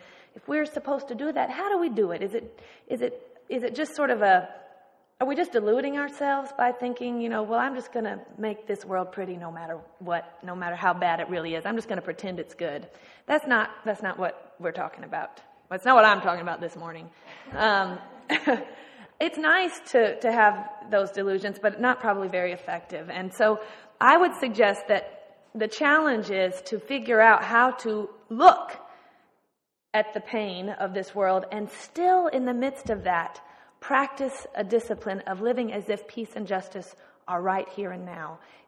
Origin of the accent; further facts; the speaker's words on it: Austin, Texas, United States; also born or lived in Lawrence; And I am from Austin, but was serving a church up in Lawrence, Kansas, of all places, but was so excited to return home to my home city